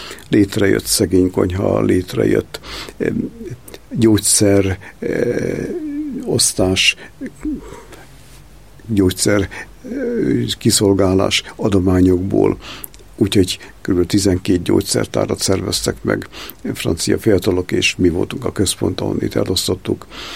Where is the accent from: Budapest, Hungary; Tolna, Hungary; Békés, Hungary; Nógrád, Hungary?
Nógrád, Hungary; Szécsény; mert akkor áthelyeztek Szécsénbe, ahol felnőttem